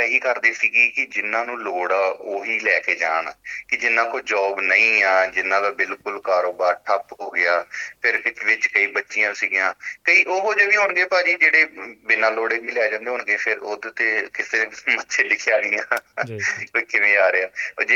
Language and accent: Punjabi; Dhariwal, Punjab, India; now in Australia; ਮੈਂ ਗੁਰਦਾਸਪੁਰ ਦੇ ਨਾਲ ਧਾਰੀਵਾਲ ਦਾ ਰਹਿਣ ਵਾਲਾ, ਤੇ ਵਾਈਫ ਮੇਰੇ ਪਠਾਨਕੋਟ ਦੇ ਨੇ, ਤੇ ਅਸੀਂ 2009 ਦੇ ਵਿੱਚ ਆਸਟ੍ਰੇਲੀਆ ਆਏ ਸੀ।